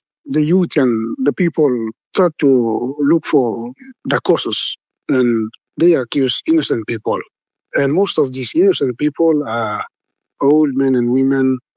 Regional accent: Simbo, Western Province, Solomon Islands; I'm from Simbo, and Simbo is the place where sorcery accusation and killing is so common.

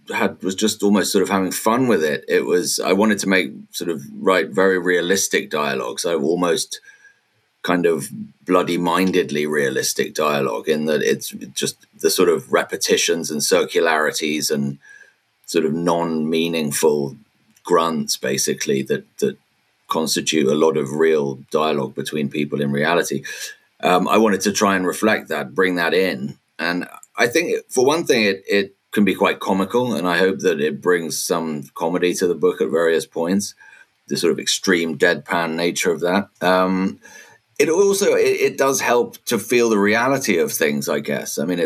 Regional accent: London, United Kingdom; born or raised there; now in Hungary

